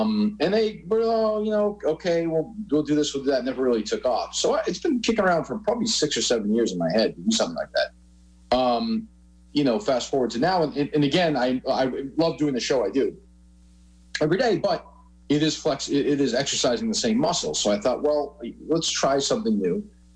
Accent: Winchester, Massachusetts, United States; And I grew up in Winchester, you know, I don't know, 40 miles away.

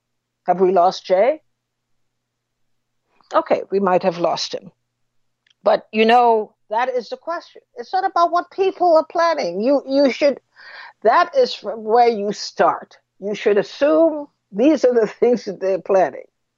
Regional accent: Trinidad & Tobago; when I was growing up in Trinidad

